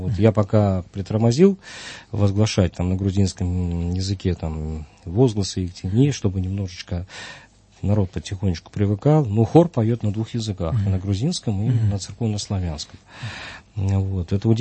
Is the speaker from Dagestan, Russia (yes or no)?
yes; Dagestan, Russia; я сам родом из Дагестана, и Кавказ, и все гостеприимные